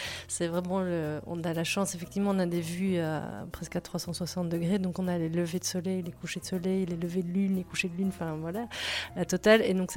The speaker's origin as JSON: {"language": "French", "region": "Brussels", "country": "Belgium", "tie": "born or raised there", "moved": "as an adult", "lives_now": "France", "said": "Donc effectivement, je suis belge, moi je suis née à Bruxelles et voilà, bruxelloise de toujours on va dire, donc une cinquantaine d'années à Bruxelles et arrivée en Sud-Touraine"}